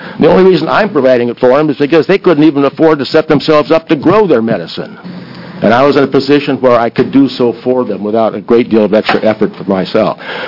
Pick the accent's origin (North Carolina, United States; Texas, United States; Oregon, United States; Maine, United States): Oregon, United States; Williams; good morning. I'm … I'm from Williams, Oregon, and I'm here to address specifically 2881 and 3274.